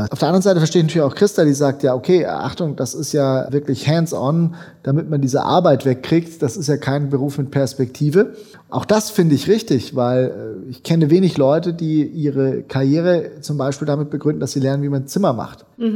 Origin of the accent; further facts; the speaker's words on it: Baden-Württemberg, Germany; das, was ich schon als Wertschöpfung empfunden habe als Schwabe